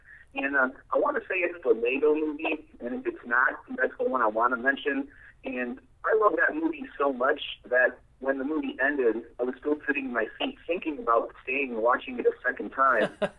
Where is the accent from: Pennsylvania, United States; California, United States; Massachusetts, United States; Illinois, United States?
Illinois, United States; Schaumburg; I'm from Schaumburg, Illinois, and that's where at least I originated in.